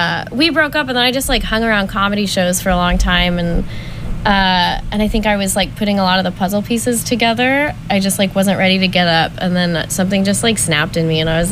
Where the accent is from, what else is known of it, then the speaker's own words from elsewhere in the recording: Dallas, Texas, United States; I'm going to go find him after and corner him and talk to him about it or something, because I'm from Dallas.